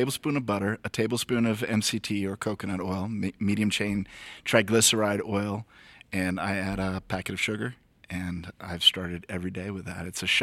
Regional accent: Florida, United States; now in Denver, United States; And born and raised in Florida, went to University of Florida before moving out to the very similar Denver, Colorado.

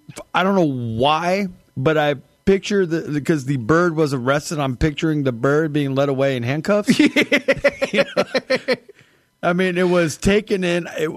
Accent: United States; maybe it's just because we're American and we probably have parrot defense.

